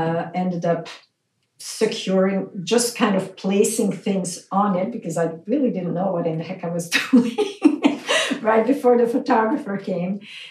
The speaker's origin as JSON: {"language": "English", "country": "Belgium", "tie": "born or raised there", "said": "So I grew up in Belgium, and between the time I was 6 until I was 10, we went on vacation to Switzerland for a month."}